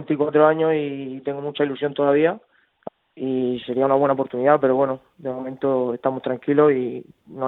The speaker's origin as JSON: {"language": "Spanish", "town": "Murcia", "region": "Region of Murcia", "country": "Spain", "said": "soy murciano de aquí"}